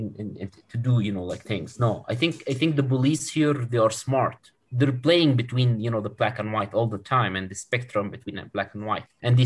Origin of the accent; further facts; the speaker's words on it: East Jerusalem, Palestine; I'm from East Jerusalem, by the way.